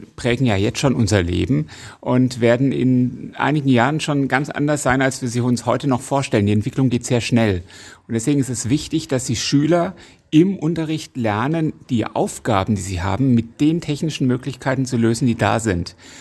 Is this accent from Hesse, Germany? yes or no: yes; Heppenheim, Hesse, Germany; Ich komme aus Heppenheim, bin aber für den gesamten Kreis Bergstraße, nämlich auch für Lambertheim, zuständig